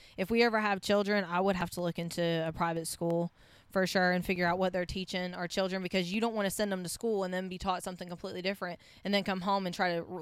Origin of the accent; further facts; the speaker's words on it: Chipley, Florida, United States; also born or lived in Brevard, United States; I feel like down in Florida, when we grew up in Chipley, Florida, everyone was very involved with their children.